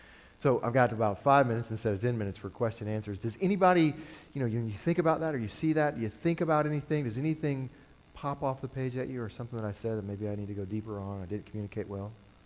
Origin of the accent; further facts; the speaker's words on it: Colorado, United States; I'm from Colorado.